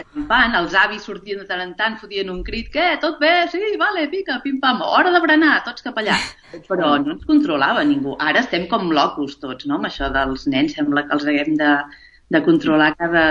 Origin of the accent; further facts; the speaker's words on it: Sabadell, Catalonia, Spain; born there; A Sabadell.